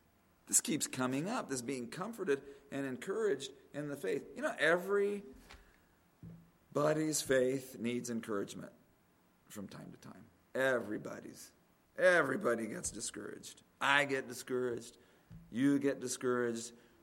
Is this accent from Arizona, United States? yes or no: yes; Phoenix, Arizona, United States; And I grew up in Phoenix, so I was going to California.